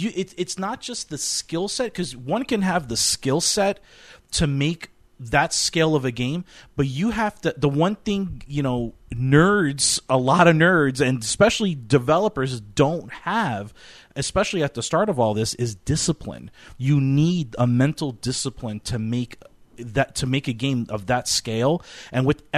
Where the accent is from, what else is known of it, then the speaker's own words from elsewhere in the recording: New Jersey, United States; Well, that's what I do, and I'm from New Jersey, and I already know better.